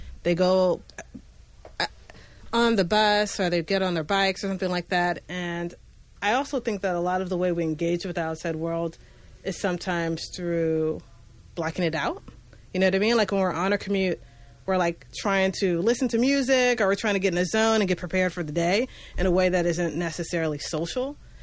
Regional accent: California, United States; now in Portland, United States; And I grew up mostly in the Bay and then lived in Southern California before moving to Portland.

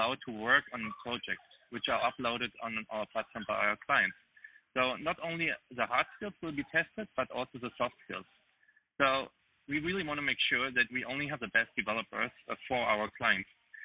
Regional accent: Germany; English is a second language; except that he's from Argentina and I'm from Germany.

